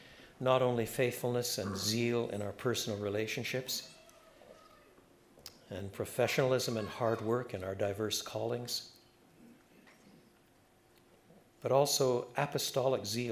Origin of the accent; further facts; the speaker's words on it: Quebec, Canada; I was brought up in French Canada. I was brought up bilingually.